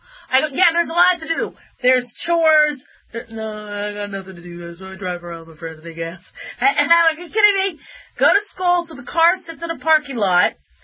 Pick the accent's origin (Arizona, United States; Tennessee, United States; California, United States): Arizona, United States; Phoenix; also born or lived in Las Vegas; And I grew up in Phoenix and Vegas. We were kind of back and forth.